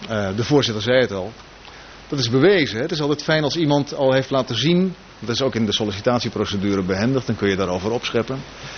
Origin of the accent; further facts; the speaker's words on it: Dordrecht, South Holland, Netherlands; born there; En dat voor een jongen die zijn roots heeft onder de rook van Dordrecht. Ik ben een geboren Dordtenaar